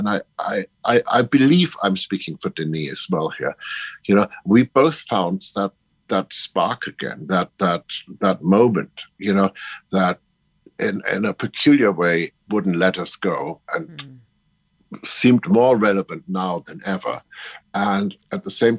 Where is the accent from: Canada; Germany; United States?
Germany; growing up in Germany, that is not helpful, if you see what I mean.